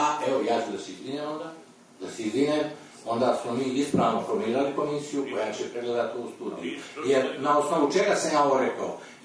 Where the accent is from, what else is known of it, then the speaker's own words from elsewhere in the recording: Montenegro; studiji koja je bila prije 3 godine kod nas u Crnoj Gori na mišljenje